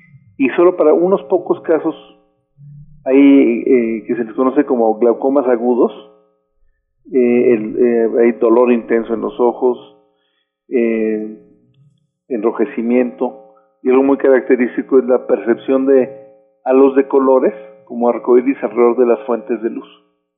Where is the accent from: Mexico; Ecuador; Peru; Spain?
Mexico; como mexicanos estamos en más riesgo de desarrollar glaucoma